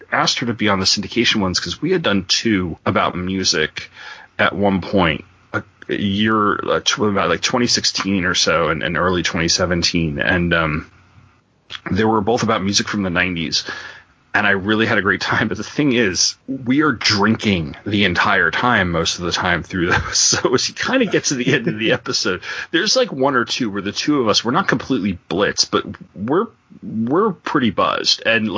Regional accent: Long Island, New York, United States; She's from Virginia and I'm from Long Island, and you kind of notice it.

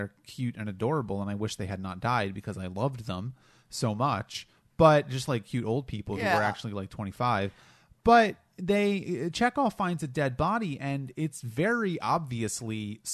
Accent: Delaware, United States; I grew up in Delaware, and you know, I when I was a kid, I used to say water instead of water, and I kind of trained myself out of that.

